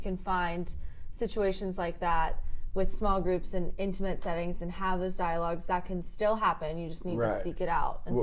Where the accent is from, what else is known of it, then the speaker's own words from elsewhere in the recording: Ohio, United States; I mean, I'm from Ohio.